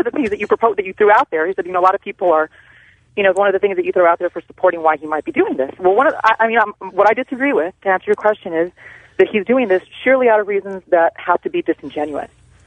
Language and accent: English; Texas, United States; He doesn't need money. I'm from Texas.